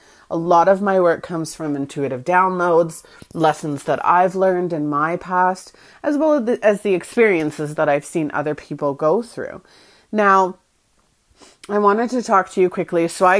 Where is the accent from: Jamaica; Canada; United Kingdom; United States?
Canada; We were living in a new province, and I'm from Canada, so we were living in a new province